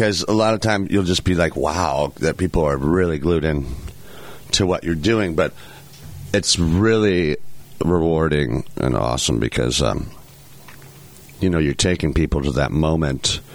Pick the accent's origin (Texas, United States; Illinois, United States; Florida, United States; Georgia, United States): Illinois, United States; Bloomington; now in Saybrook, United States; Well, I'm originally from Bloomington, and I lived in Lexington for several years, but I'm living now in Saybrook with my girlfriend